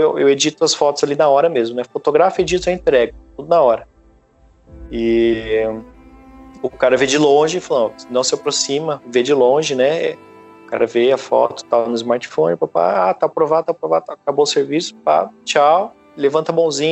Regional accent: Brazil; moved away; E hoje o que me preocupa mais, na verdade, sou brasileiro, minha família tá no Brasil, é o que vai acontecer no Brasil daqui a pouco, cara.

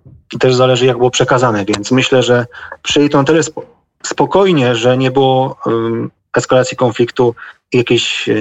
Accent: Mielec, Subcarpathian Voivodeship, Poland; now in Kazakhstan; ja pochodzę z parafii, gdzie jest 22 tysiące parafian, pochodzę z Mielca, z Podkarpacia.

